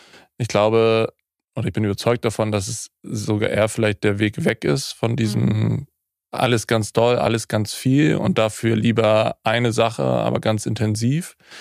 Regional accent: Hamburg, Germany; ich komme aus Hamburg, ich bin auch gebürtiger Hamburger, trotzdem schnacke ich ganz gerne so

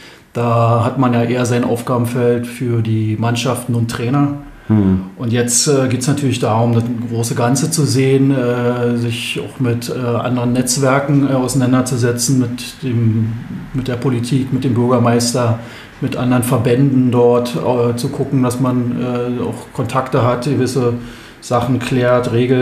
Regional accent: Berlin, Germany; now in Bernau, Germany; Und wir sind hier aus Berlin hergezogen mit meinen Eltern zusammen und hatte dann ein Hobby gesucht

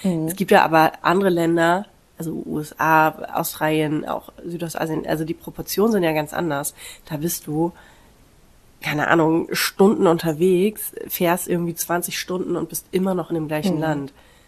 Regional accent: Germany; Wenn ich jetzt als Deutsche dahin fahre, also ich bin Backpackerin, ich habe dann immer meinen großen Rucksack

